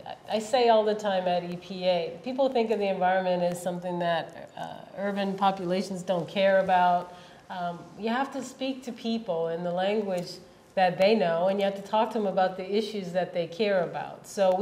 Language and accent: English; New Orleans, Louisiana, United States; I grew up in the city. I grew up in New Orleans, and I wasn't a camper